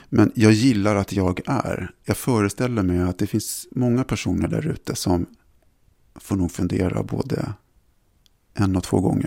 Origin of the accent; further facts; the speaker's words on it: Sweden; also born or lived in Italy / Germany; Jag är uppvuxen mestadels i Sverige, men jag har också vuxit upp lite grann i Italien och jag har bott i Tyskland i vuxen ålder och min mamma var tyska och min pappa var italienare.